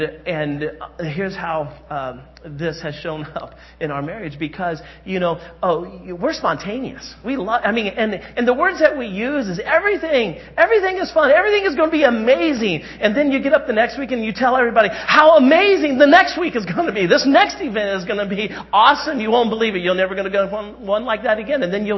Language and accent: English; Indiana, United States; also born or lived in Jamestown, United States; Even though I grew up in Indiana, I was in high school my junior and senior year right here in Rhode Island. And we lived in Jamestown.